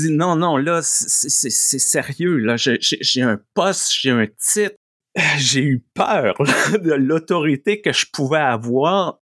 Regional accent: Quebec, Canada; Dans ma jeunesse au Québec, j'ai grandi dans l'époque post-Vatican II, l'époque des prêtres cool.

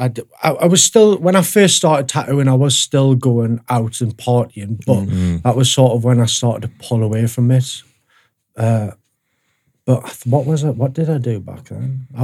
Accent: Newcastle, North East England, United Kingdom; I guess that's just part of growing up in Newcastle, isn't it?

